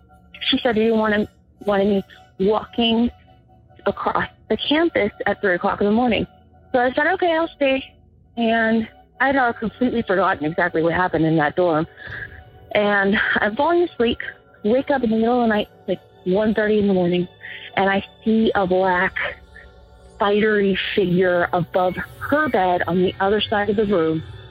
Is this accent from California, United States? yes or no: no; Phoenix, Arizona, United States; I'm from Phoenix, Arizona.